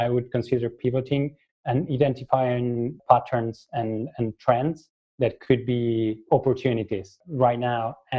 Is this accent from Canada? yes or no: no; Argentina; born there; English is a second language; I happen to be representing Portugal right now, but I was born in Argentina. And the thing there is that we Latin Americans, we don't have the resources that Europe has to the people.